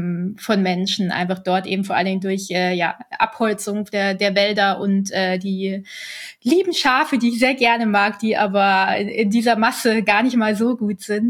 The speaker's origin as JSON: {"language": "German", "town": "Munich", "region": "Bavaria", "country": "Germany", "tie": "born or raised there", "said": "ich bin ja in München geboren und aufgewachsen und ich bin aber irgendwie so ein Nordseekind so ein bisschen."}